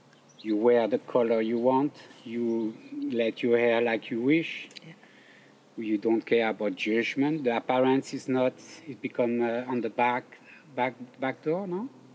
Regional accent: France; English is a second language; First, I have to say that I'm from France, but with a Mediterranean culture.

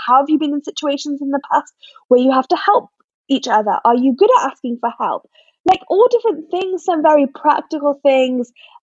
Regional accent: Newcastle upon Tyne, North East England, United Kingdom; born or raised there; also born or lived in London; now in Tel Aviv, Israel

